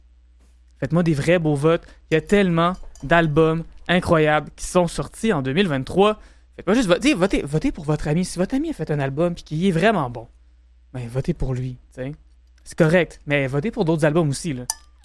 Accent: Lévis, Quebec, Canada; Ben, j'ai grandi à Lévis, c'est pas tant loin, tu sais.

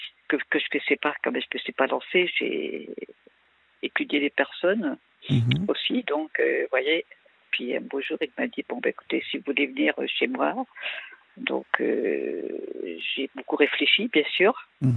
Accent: Nouvelle-Aquitaine, France; Je suis de Charente-Maritime.

